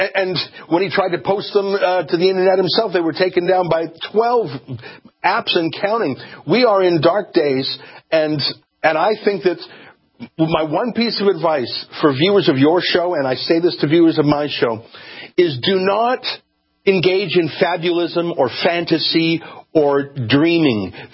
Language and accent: English; Canada; As a Canadian, I want to defer to you and my other American friends.